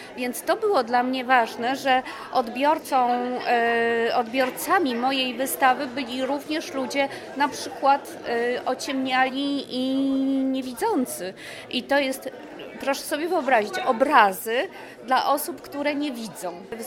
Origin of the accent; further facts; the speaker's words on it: Warsaw, Masovian Voivodeship, Poland; jestem z Warszawy.